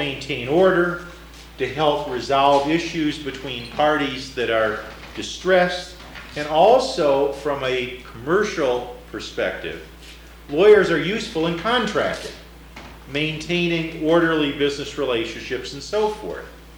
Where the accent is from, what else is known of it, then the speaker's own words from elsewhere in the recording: Illinois, United States; now in California, United States; back in the Midwest, where I grew up in Illinois.